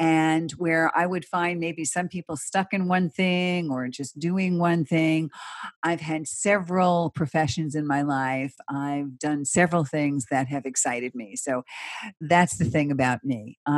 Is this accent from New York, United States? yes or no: yes; Bronx, New York, United States; I'm a born and raised Bronx girl. I lived there for 30 years